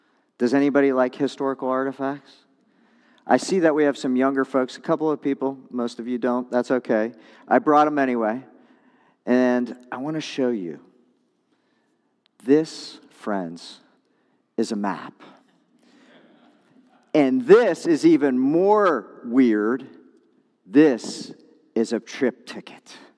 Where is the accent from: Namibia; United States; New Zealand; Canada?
United States; Tampa, Florida; I'm from Tampa